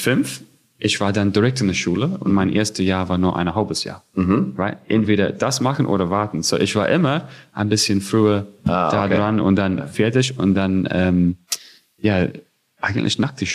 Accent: New Zealand; German is a second language; Ich bin aus Neuseeland, habe studiert in Neuseeland

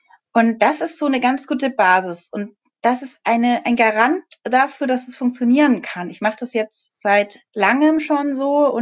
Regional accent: Bavaria, Germany; Also ich bin aus Bayern.

